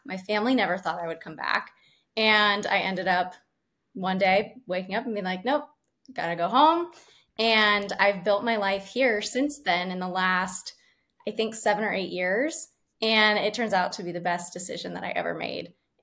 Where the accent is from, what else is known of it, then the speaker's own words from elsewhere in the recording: Sacramento, California, United States; So I'm a Sacramento native. I was born and raised in the Rockland area. I went to Loomis School Districts.